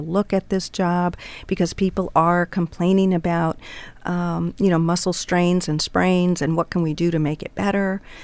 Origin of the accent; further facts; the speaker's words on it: California, United States; now in Astoria, United States; And I moved from California. I just moved up the coast some. I was from the Monterey Bay area and just fell in love with Astoria and moved here around 7.5 years ago.